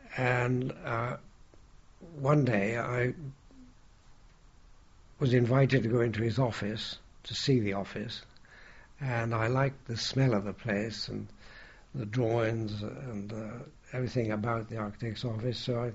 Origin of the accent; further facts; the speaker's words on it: Swansea, Wales, United Kingdom; born there; I was born in Swansea.